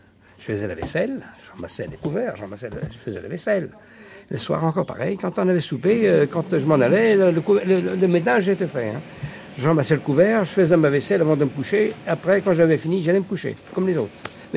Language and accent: French; Trieste, Friuli-Venezia Giulia, Italy; moved away; Moi, je suis natif de Trieste, par contre. Je suis natif de Trieste